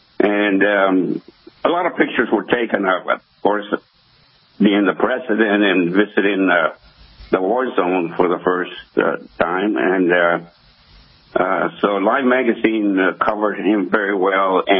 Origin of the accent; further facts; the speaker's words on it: San Antonio, Texas, United States; where are you from … ? And I said, San Antonio, Texas, sir. And he said, put it there, fellow Texan.